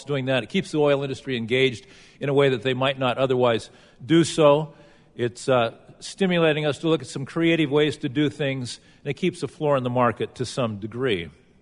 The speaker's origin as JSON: {"language": "English", "region": "Missouri", "country": "United States", "tie": "born or raised there", "said": "looked at the impact of the RFS just on my home state of Missouri"}